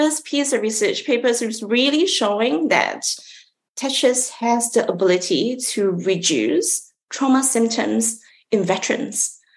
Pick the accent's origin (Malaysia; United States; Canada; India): Malaysia; I grew up in Malaysia. It's a beautiful blend of cultures, languages, and foods, and that has just afforded me the abilities to speak a few different languages and also several Asian dialects.